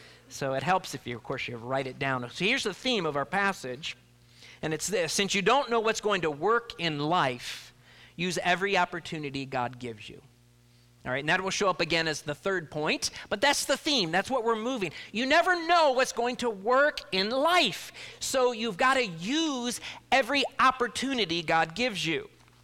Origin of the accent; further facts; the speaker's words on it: Cleveland, Ohio, United States; could almost picture those colorful Wonder Bag breads floating on the shores of Lake Erie, where I grew up in Cleveland.